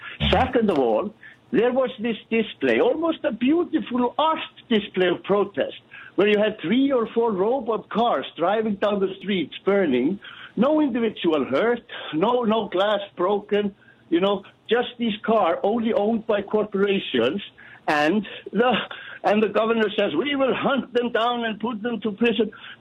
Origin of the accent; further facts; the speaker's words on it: Iceland; English is a second language; now in Malta; No, I'm calling from Malta, but I'm Icelandic.